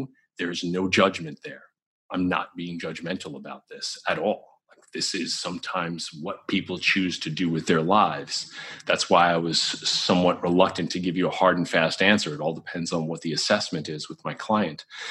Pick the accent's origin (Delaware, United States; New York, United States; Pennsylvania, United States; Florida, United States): New York, United States; I'm also kind of a Weisenheimer and I'm like a New Yorker.